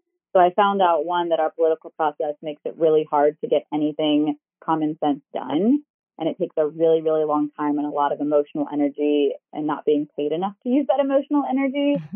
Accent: Baltimore, Maryland, United States; now in Medford, United States; So I was born and raised in Baltimore

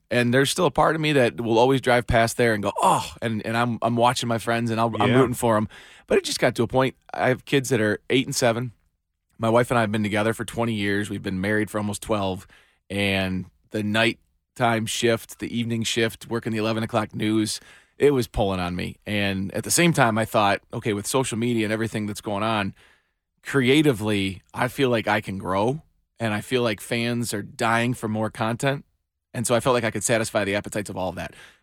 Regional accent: Troy, Michigan, United States; I grew up in Troy, watching Don Shane.

